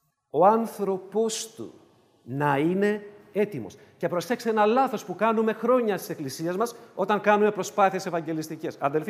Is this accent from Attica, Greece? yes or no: yes; Piraeus, Attica, Greece; επειδή είμαι από τον Πειραιά, θα το πω πειραιώτικα